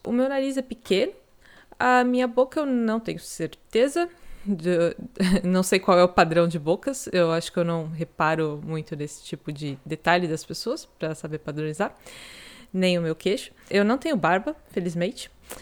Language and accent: Portuguese; São Paulo, Brazil; now in Florianópolis, Brazil; eu sou do município de São Paulo, nasci lá, mas hoje eu moro em Florianópolis, em Santa Catarina. A cor da minha pele é branca